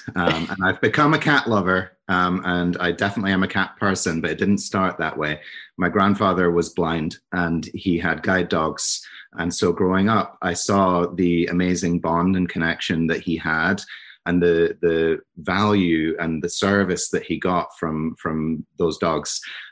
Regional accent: Scotland, United Kingdom; now in New Jersey, United States; So I'm from Scotland, but I live in New Jersey now.

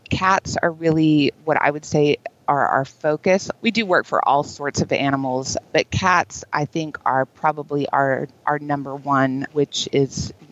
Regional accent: Texas, United States; We lived out in the country when I was a child. I lived in Texas. I grew up in Texas.

